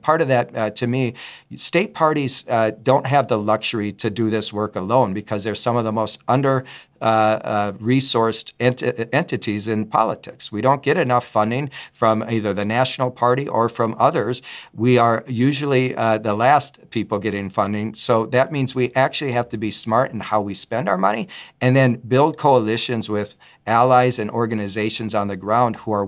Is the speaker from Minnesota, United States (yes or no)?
yes; Minnesota, United States; because I'm from Minnesota